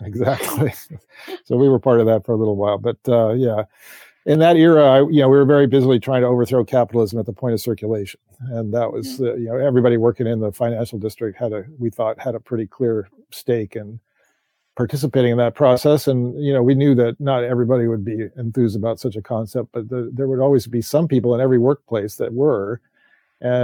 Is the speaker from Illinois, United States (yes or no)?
yes; Chicago, Illinois, United States; also born or lived in Oakland, United States; I'd been living and growing up in Chicago and Oakland, so it didn't feel unfamiliar.